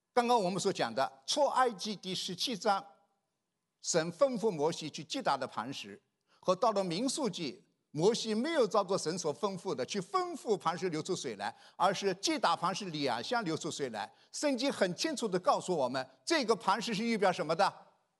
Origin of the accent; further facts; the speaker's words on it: Shanghai, China; 因为我上海人讲话快，像放机关枪一样的啊。